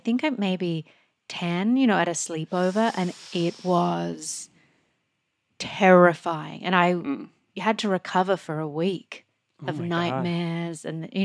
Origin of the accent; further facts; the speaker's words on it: Australia; I was just thinking when I grew up in Australia, I would be the kid on Sunday afternoons watching the like classic movies